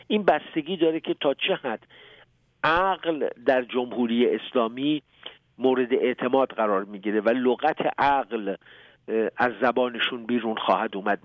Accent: Iran; به عنوان یک ایرانی آرزو میکنم این اتفاق نیفته.

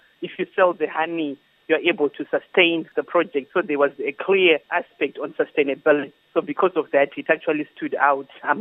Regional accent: Harare, Zimbabwe; I'm from Harare, Zimbabwe.

